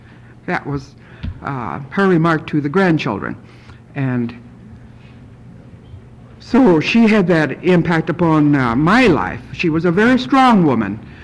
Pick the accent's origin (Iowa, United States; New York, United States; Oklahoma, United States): Oklahoma, United States; And so, as I mentioned, I came from Oklahoma, and I look at my own particular Indian Mission Conference.